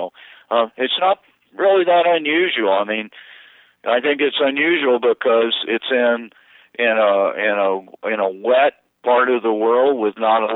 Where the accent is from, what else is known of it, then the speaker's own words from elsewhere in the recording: Missouri, United States; Well, I grew up in Missouri, so I became a Denver Bronco fan